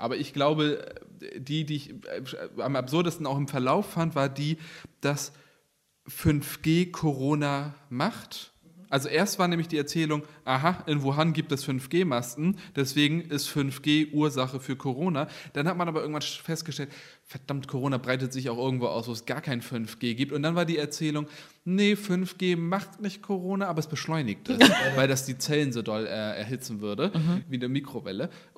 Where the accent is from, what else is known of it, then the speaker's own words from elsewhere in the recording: Kiel, Schleswig-Holstein, Germany; beste Eisdiele in meiner Kindheit in Kiel war Eisparadies.